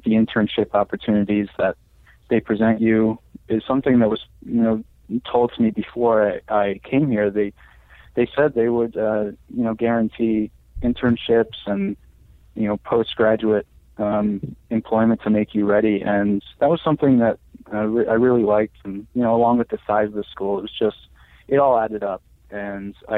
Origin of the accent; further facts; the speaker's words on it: Albany, New York, United States; I'm from the Albany, New York area, actually, and I'm looking to work there post-graduation as well, and 23 years old.